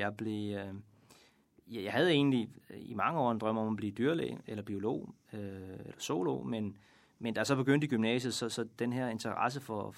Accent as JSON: {"language": "Danish", "region": "Region of Southern Denmark", "country": "Denmark", "accent": "Funen", "said": "talte jeg virkelig meget fynsk"}